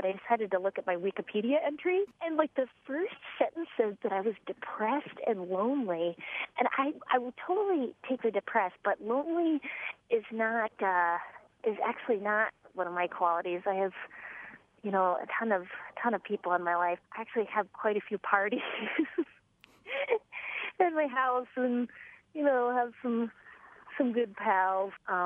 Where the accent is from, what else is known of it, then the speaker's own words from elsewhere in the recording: Duluth, Minnesota, United States; My dad opened for me once in my hometown in Duluth.